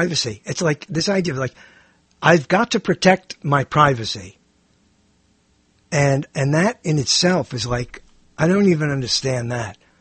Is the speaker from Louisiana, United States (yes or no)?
no; Pennsylvania, United States; No, I'm not. I'm a Pennsylvanian